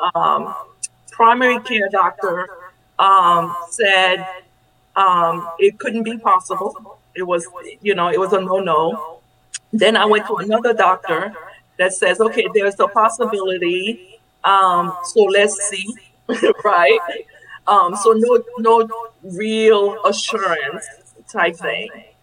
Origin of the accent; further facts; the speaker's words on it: Haiti; Haiti. I'm from Haiti, okay.